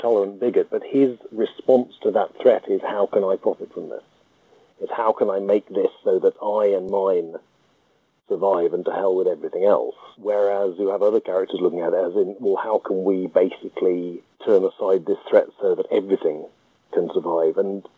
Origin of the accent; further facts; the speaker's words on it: United Kingdom; There's probably more Britishness in them than I'm personally aware of, because I myself am just as British.